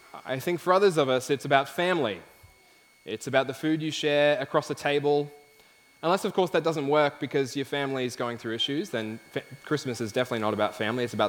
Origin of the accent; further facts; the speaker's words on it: Australia; growing up in Australia, you have the privilege of enjoying this time of year